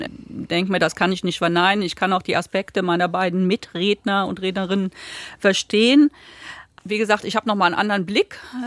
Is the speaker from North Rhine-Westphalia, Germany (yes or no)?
yes; Düren, North Rhine-Westphalia, Germany; Ich bin in Düren aufgewachsen, 86 beziehungsweise 85, als das umgesetzt worden ist, war ich im 5. Schuljahr.